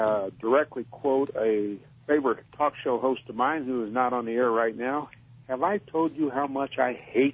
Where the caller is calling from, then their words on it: New Mexico, United States; I'm out here in New Mexico.